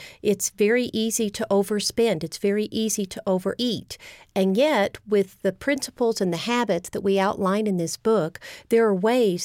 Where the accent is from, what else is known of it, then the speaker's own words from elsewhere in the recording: Texas, United States; accent: Texas; And I'm actually from Texas. You may hear a little bit of a Texas accent.